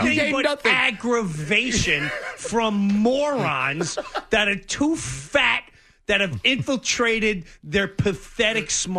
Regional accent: New York, United States; I grew up in New York, but 70s TV.

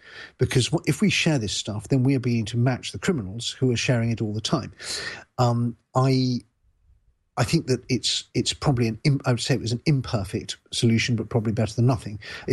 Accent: United Kingdom; when I grew up in the United Kingdom

